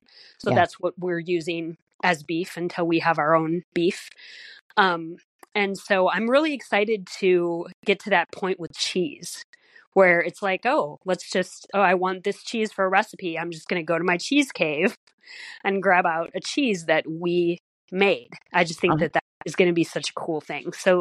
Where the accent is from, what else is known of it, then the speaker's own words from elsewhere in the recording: Wisconsin, United States; So I am originally from Wisconsin.